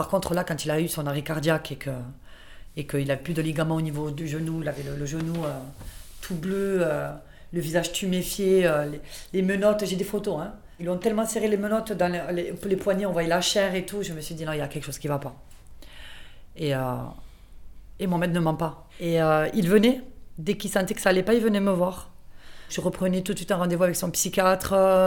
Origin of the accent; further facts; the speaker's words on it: Tunisia; et puis on est tunisien. Et puis quand je vous dis qu'on est tunisien